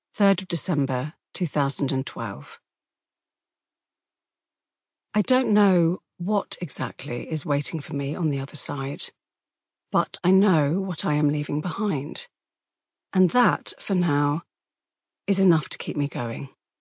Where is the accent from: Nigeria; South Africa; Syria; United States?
Syria; Damascus, Damascus Governorate; English is a second language; And every time I say I am from Syria, I feel like I'm standing at a funeral while Syria lies in an open casket and mourners tell me how sorry they are for my loss.